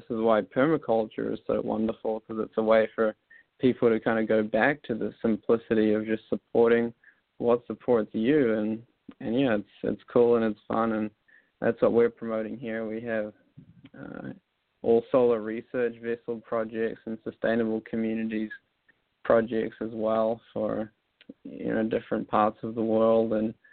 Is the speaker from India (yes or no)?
no; New Zealand; They're very friendly, and it's a very different culture to what I grew up with in New Zealand.